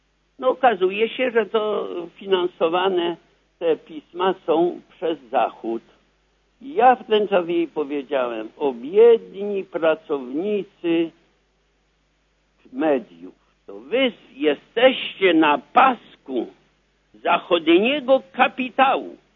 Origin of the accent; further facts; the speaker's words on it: Mielec, Subcarpathian Voivodeship, Poland; Pozdrawiam przede wszystkim moje rodzinne strony Mielec, Gawuszowice.